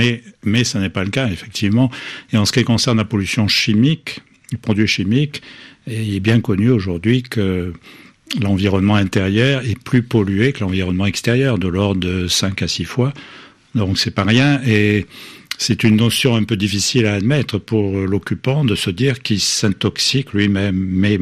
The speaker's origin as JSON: {"language": "French", "town": "Marseille", "region": "Provence-Alpes-Côte d'Azur", "country": "France", "said": "Bon, je suis Marseillais, donc je connais un peu la question."}